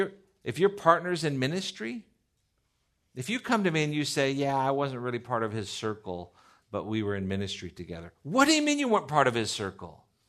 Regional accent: Seal Beach, California, United States; I grew up in Seal Beach. Seal Beach is a great little town, just an hour south of here. It's 20,000 people.

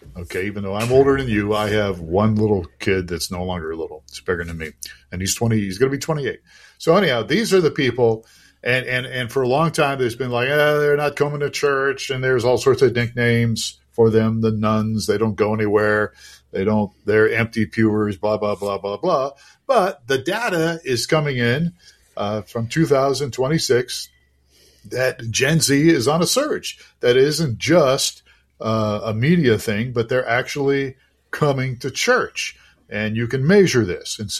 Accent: Ohio, United States; Wow, my home state.

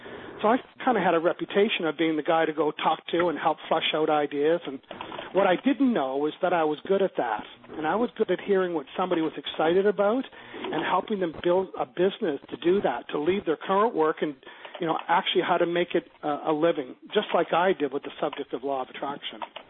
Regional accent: the Maritimes, Canada; I'm from the Maritimes.

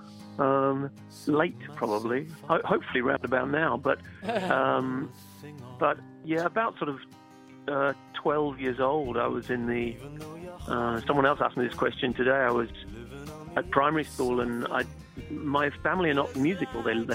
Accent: England, United Kingdom; moved away as an adult; now in Paris, France; I am. I'm from England. I was born and grew up there, but I've lived in France for quite a few years now. I live in Paris.

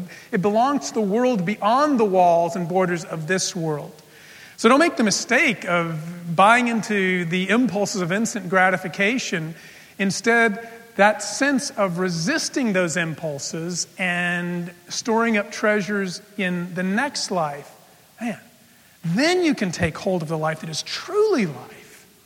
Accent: El Paso, Texas, United States; Well, I grew up in El Paso, Texas, and there was a church my family sometimes attended

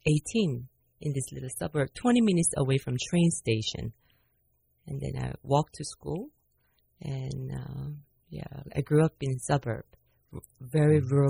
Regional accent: South Korea; I was born and raised in Korea, but didn't live in Seoul, not a city girl.

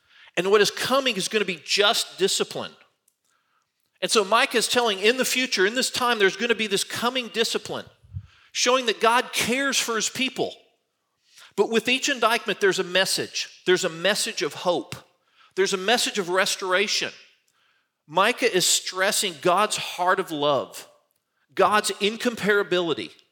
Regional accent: California, United States; Now, I grew up in Southern California. I didn't even know what hockey skates were.

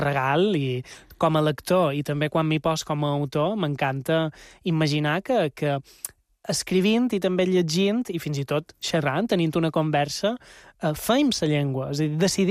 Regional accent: Ses Salines, Balearic Islands, Spain; jo som de Set Salines

